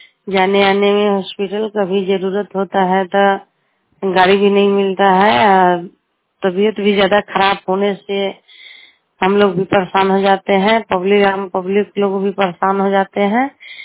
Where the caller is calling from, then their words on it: Bhagwanpur, Bihar, India; भगवानपुर पंचायत से, ढाका ब्लॉक से।